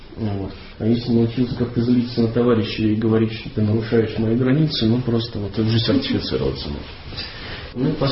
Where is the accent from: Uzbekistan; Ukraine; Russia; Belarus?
Belarus; Vitebsk, Vitebsk Region; now in Minsk, Belarus; Я родом из Витебска, это такой городок на севере Беларуси. Но уже несколько лет, наверное, 8, я живу в Минске.